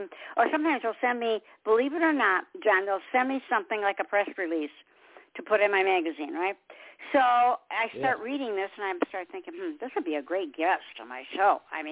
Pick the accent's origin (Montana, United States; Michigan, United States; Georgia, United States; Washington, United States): Michigan, United States; Detroit; I'm originally from Michigan, Detroit. I'm a Motown girl.